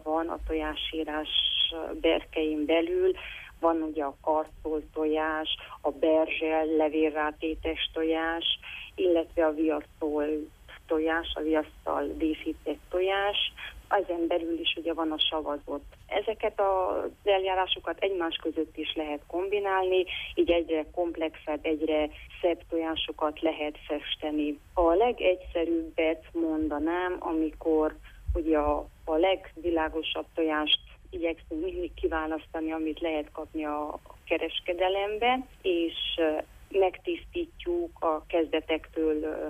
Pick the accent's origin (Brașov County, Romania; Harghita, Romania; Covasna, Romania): Harghita, Romania; Székelyszentmihály; now in Oradea, Romania; ugyanis én Székelyszentmihályról származom, és úgy alakult, hogy a férjem nagyváradi